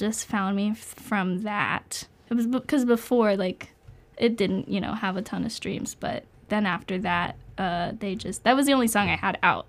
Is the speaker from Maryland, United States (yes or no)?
yes; Ellicott City, Maryland, United States; I'm from Ellicott City.